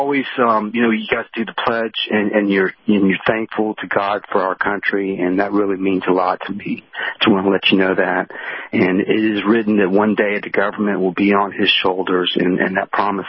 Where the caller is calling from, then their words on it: Atlanta, Georgia, United States; I'm calling from Atlanta.